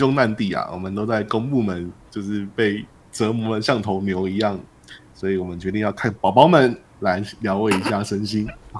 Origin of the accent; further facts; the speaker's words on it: Taiwan; 因为我们台湾人的个性不是内敛嘛